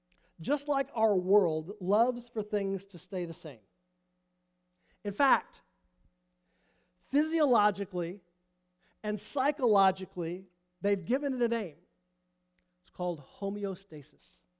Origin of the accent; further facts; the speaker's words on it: Penn Yan, New York, United States; born there; No, I wasn't born in Indianapolis. I was born in Penyan, New York. Look it up. It's a real place. I'm not kidding. Penyan, New York.